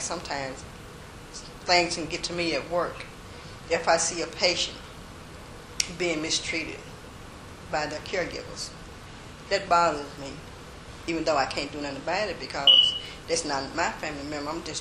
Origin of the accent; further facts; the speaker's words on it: Louisiana, United States; growing up in Louisiana, I don't remember encountering as much as when I came to Mississippi.